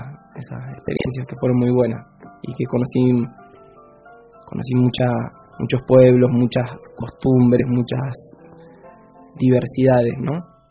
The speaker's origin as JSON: {"language": "Spanish", "town": "Trenque Lauquen", "region": "Buenos Aires Province", "country": "Argentina", "tie": "born or raised there", "also_born_or_lived": "Córdoba", "said": "yo soy de un pueblo que es Trenquelauquen, en la provincia de Buenos Aires. Soy originario de Córdoba, después fui a Trenquelauquen, me crié en Trenquelauquen."}